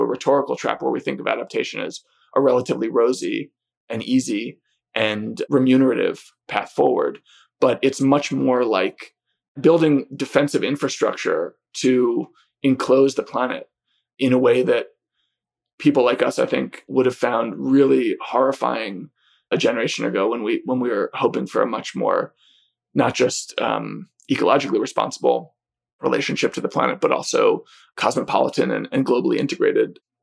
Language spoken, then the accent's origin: English; New York, United States; And as a New Yorker who is, you know, essentially unacquainted with nature, I expected to find every Californian I met was going to be terrified